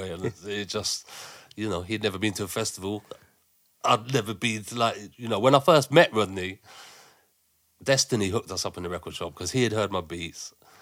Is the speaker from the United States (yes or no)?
no; Cambridge, East of England, United Kingdom; born there; Do you know what? I was born in a windmill in Cambridge.